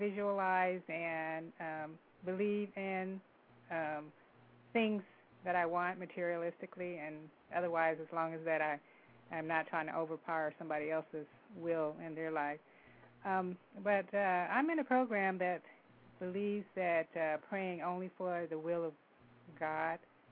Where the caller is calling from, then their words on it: Huntington Beach, California, United States; I'm from Huntington Beach.